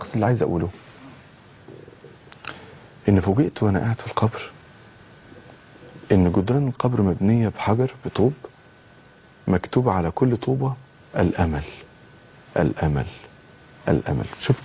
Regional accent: Egypt; انتوا عارفين المقابر عندنا في مصر غير المقابر في البلاد العربية.

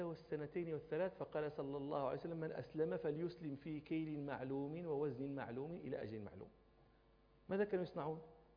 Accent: Morocco; هذا يصنعه كثير من الناس عندنا في المغرب.

